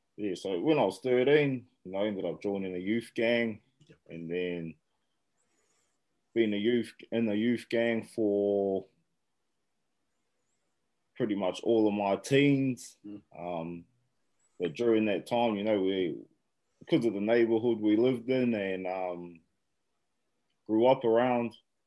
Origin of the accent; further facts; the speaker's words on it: Hastings, Hawke's Bay, New Zealand; So I was raised down a street in Hastings called Nikau Street. I was brought up there pretty much from birth all the way till I was about 10 years old.